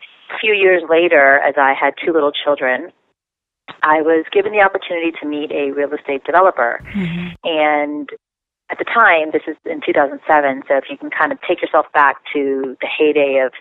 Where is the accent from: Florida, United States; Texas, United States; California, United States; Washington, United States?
Florida, United States; Miami; So I come from a family of Indian origin, and I grew up in Miami, Florida.